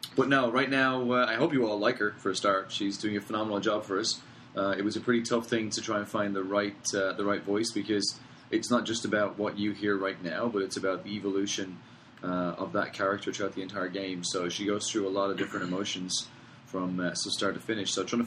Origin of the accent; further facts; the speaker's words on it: Australia; I'm from Australia.